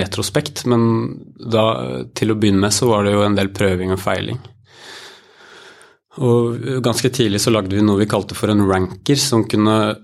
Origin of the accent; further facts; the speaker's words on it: Gjøvik, Innlandet, Norway; han er fra Gjøvik, jeg er fra Gjøvik, det er ikke et veldig stort sted